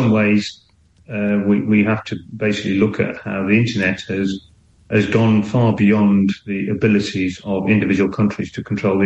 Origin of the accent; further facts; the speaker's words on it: United Kingdom; born there; I'm British. You know, I was born here.